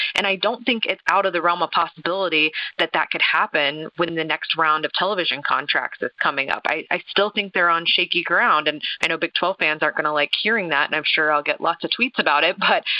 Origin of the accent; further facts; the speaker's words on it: Georgia, United States; I grew up in Georgia, and I think I was still living in Georgia at the time. I live in Florida now